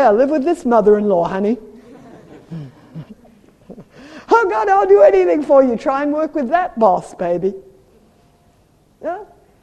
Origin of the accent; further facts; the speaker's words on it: Australia; moved away as an adult; now in South Africa; I know, I moved from Australia to live in South Africa.